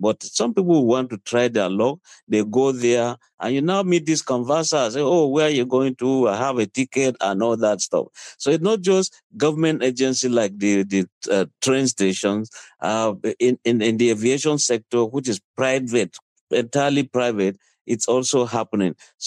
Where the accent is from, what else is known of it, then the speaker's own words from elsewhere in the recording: Kaduna State, Nigeria; I want to go to my village, and I am from Southern Kaduna